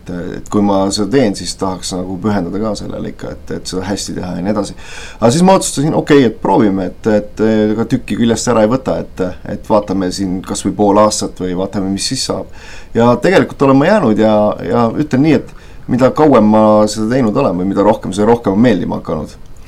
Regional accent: Paide, Järva County, Estonia; also born or lived in Türi; Ma olen põline paidelane, uhkusega võin öelda. sündinud siin, kasvanud siin, esimesed mõned aastad küll Türil

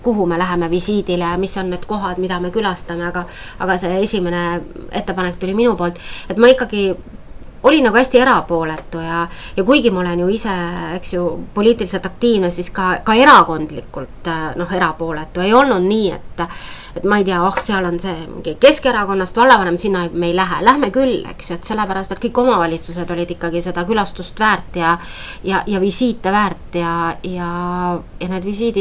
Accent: Tapa, Lääne-Viru County, Estonia; ma olen üles kasvanud Tapaga.

